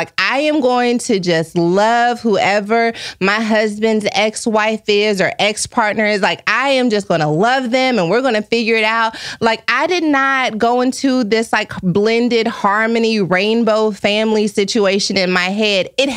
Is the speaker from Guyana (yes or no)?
no; Texas, United States; now in Los Angeles, United States; like I'm from Texas. I moved to Los Angeles. I have like a couple friends here, but it's not like the community that I'm used to having.